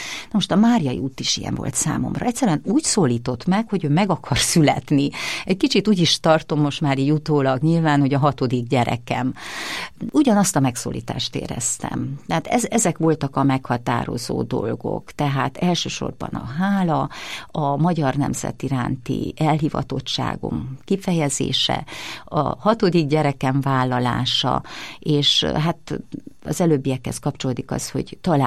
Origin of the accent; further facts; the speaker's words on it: Hungary; Én egy nagyon büszke vagyok én arra, hogy magyarnak születtem